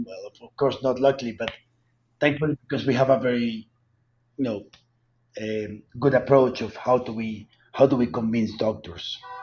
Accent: Colombia; the Colombian government, where I'm from Colombia, legalized medical cannabis

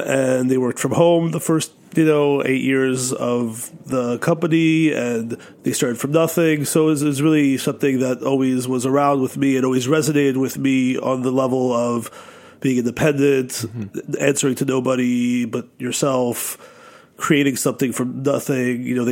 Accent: New York City, New York, United States; I grew up in New York City. I was always really enamored by the culture of music in this city

